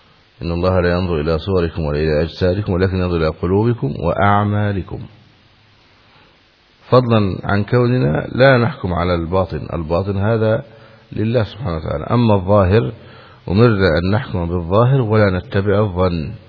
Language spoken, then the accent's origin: Arabic; Egypt; هذا مشهور عندنا في مصر، أهم شيء القلب